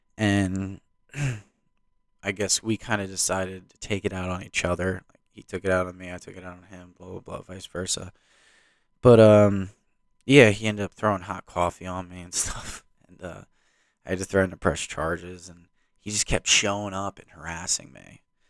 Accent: New Jersey, United States; I'm from New Jersey, I don't care.

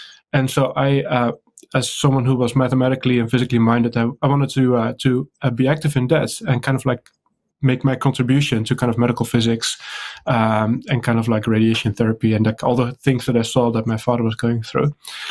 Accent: Netherlands; English is a second language; so I grew up in the Netherlands, so that's where my accent is from, if you're wondering about that. Grew up in the Netherlands in a Christian family.

